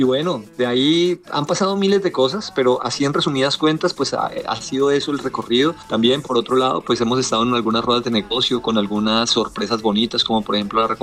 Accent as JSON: {"language": "Spanish", "region": "Boyacá", "country": "Colombia", "said": "somos boyacenses"}